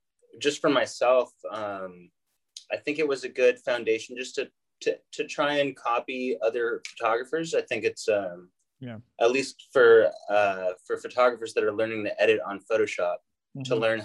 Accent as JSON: {"language": "English", "town": "Los Angeles", "region": "California", "country": "United States", "moved": "as an adult", "lives_now": "Canada", "said": "No, I'm from the U.S. I moved here about almost 3 years ago from Los Angeles."}